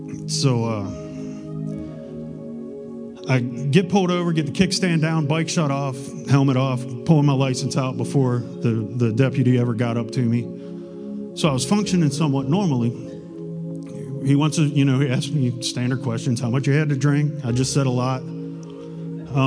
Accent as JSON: {"language": "English", "region": "Virginia", "country": "United States", "tie": "born or raised there", "said": "Now, I was raised in Virginia, and I was raised in the church."}